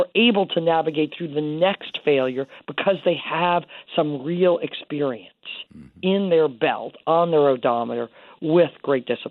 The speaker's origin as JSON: {"language": "English", "town": "Bloomington", "region": "Illinois", "country": "United States", "said": "I'm from Illinois as well. Bob, I spent a lot of time in Springfield. I'm from Bloomington, Illinois."}